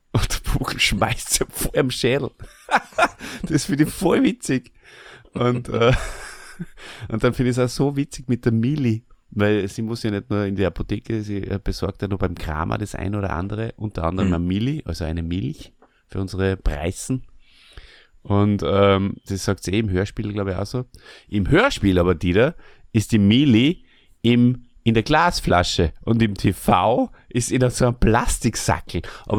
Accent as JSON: {"language": "German", "region": "Burgenland", "country": "Austria", "said": "bei uns im Burgenland ein Mehrwert für alle, die sich mit Dialekten befassen, spaßig. Bei uns im Burgenland heißt es spaßig, wenn jemand ein bisschen ein merkwürdiges Verhalten an den Tag legt."}